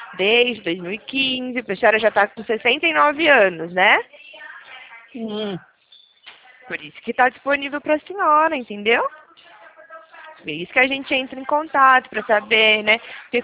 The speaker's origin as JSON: {"language": "Portuguese", "town": "Belo Horizonte", "region": "Minas Gerais", "country": "Brazil", "said": "Eu sou aqui de BH, tá?"}